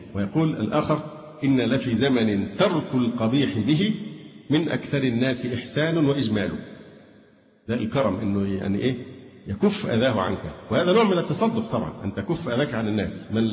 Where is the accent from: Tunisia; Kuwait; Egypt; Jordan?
Egypt; Alexandria, Alexandria Governorate; أنا اسكندراني